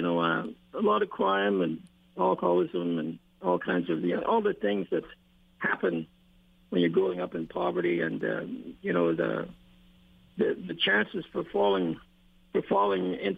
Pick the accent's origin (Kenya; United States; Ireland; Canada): Canada; Eddystone, Manitoba; Home is a little. It's not even much there anymore. Eddystone, Manitoba. It's close to the Ebb and Flow Reserve, and the Crane River Reserve is to the north.